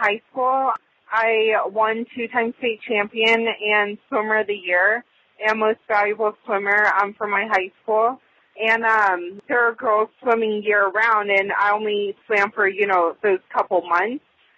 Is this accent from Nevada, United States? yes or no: yes; Las Vegas, Nevada, United States; Well, being born and raised, like, I know a lot of people say, like, it's pretty rare, but I actually love it.